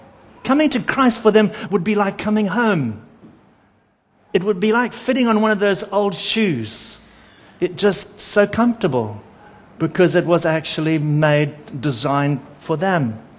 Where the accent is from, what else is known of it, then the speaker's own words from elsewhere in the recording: Zimbabwe; I'll say, I'm from Zimbabwe. And there's an incredible connection that happens just because we come from the same part of the world.